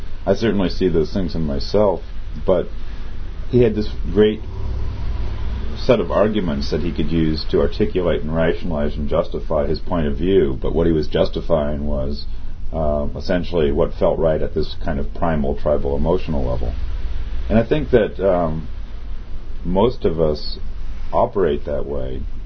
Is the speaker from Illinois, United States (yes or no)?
no; California, United States; And he knew I was from Northern California, and it was a respectful conversation.